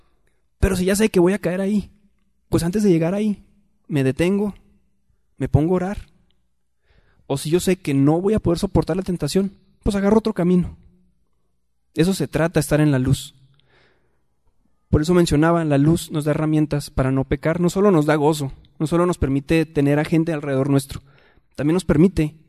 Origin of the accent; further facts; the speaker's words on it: Juárez, Chihuahua, Mexico; yo sé de lo que hablo porque yo vengo de Juárez, y en Juárez hay muchos baches